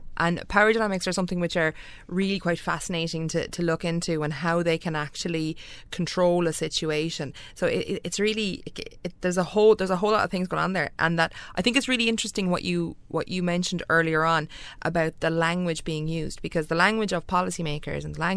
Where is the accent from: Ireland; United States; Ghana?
Ireland; County Clare; I come from West Clare